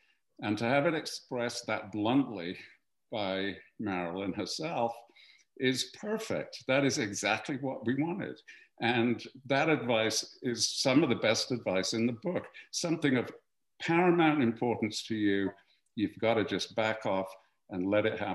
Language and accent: English; United Kingdom; people know I'm British